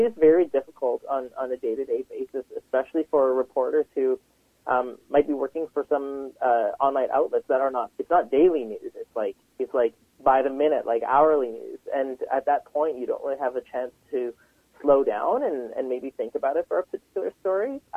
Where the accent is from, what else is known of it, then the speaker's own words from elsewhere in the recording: Vancouver, British Columbia, Canada; growing up in Vancouver, I was just really happy whenever there was a person of color who was in the news.